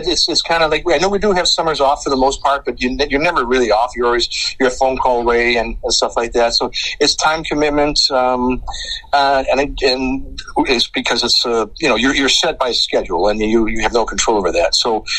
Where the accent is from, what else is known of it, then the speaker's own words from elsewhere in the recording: Chicago, Illinois, United States; We're from Chicago, born and raised, and my mother and father were big Blackhawk fans growing up.